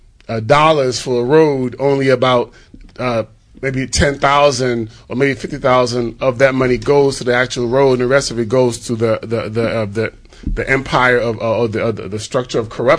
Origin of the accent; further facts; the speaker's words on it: Nigeria; Yeah, I'm from Nigeria. Yes.